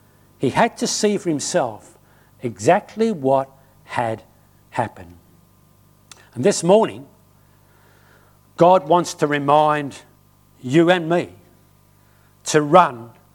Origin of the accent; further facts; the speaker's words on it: England, United Kingdom; born there; also born or lived in Australia; I was born in England.